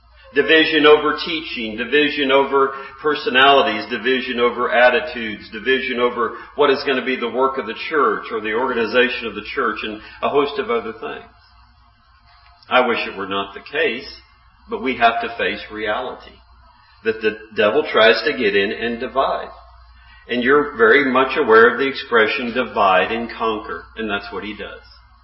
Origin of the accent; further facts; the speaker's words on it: Chattanooga, Tennessee, United States; We're from the Chattanooga area, and … came from Virginia in the 1700s and settled in the Chattanooga area, and they ended up fighting on opposite sides of the Civil War, shooting at each other.